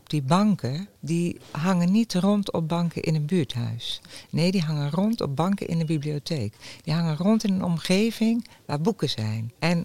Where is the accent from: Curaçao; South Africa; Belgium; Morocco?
Curaçao; ik ben opgegroeid op Curaçao. En daar hadden wij een hele kleine bibliotheek.